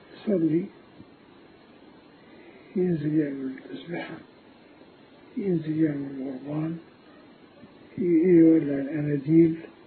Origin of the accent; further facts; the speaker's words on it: El Mahalla el Kubra, Gharbia, Egypt; now in Cairo, Egypt; لا أنا من المحلة، أنا من المحلة، لكن لما جيت مصر